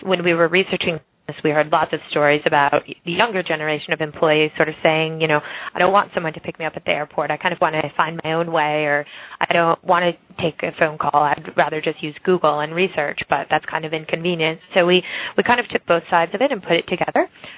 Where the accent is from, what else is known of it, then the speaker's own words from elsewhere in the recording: Massachusetts, United States; moved away as an adult; also born or lived in Hong Kong; I grew up in the U.S. So I grew up on the East Coast in Massachusetts, and then I went to Yale University undergraduate. And pretty much right after that, I moved to Hong Kong